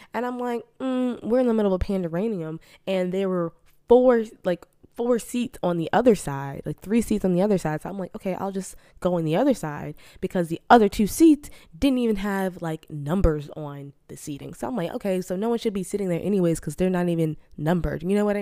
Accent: Florida, United States; I'm from Florida. We don't play out here.

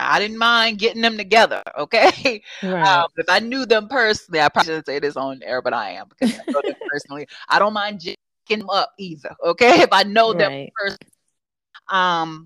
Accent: the South, United States; I am from the South and I do come from discipline.

